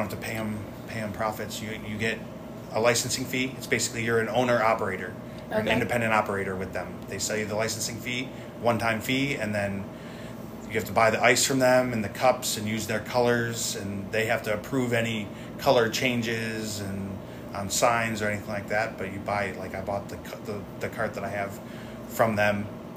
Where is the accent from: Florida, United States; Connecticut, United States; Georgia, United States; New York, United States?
New York, United States; Buffalo; moved away; I moved here 10 years ago from Buffalo, New York.